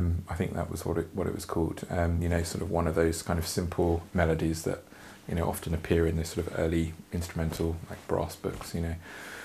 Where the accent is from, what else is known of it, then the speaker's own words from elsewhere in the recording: East of England, United Kingdom; I grew up in Bedfordshire